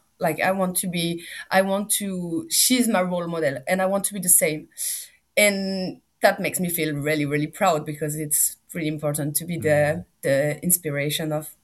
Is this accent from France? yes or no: yes; Corsica, France; I speak Corsican, but this is not really a language because I come from Corsica.